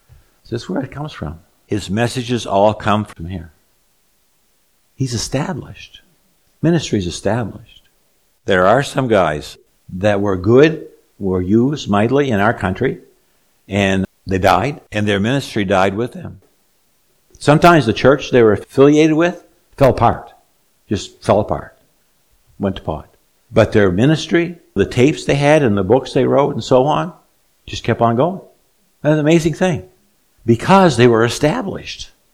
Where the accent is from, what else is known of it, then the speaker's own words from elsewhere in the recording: Elgin, United States; I'm still a kid growing up in Elgin.